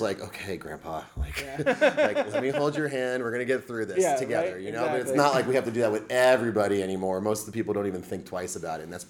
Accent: Oviedo, Florida, United States; So, and I'm from Oviedo. So I know what's going on out there.

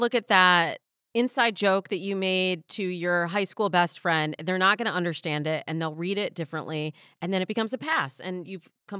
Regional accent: Michigan, United States; now in Los Angeles, United States; No, I'm from Michigan.

